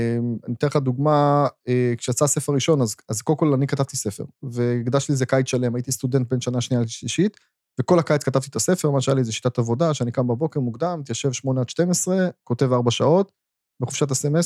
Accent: Haifa, Haifa District, Israel; אני הייתי בתור ילד פעם ראשונה בחיפה, ילד חיפאי בגיל 6, ברוממה

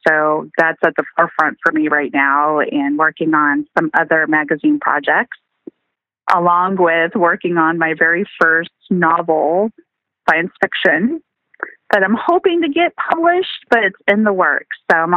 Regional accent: New Hampshire, United States; from New Hampshire, beautiful state of New Hampshire.

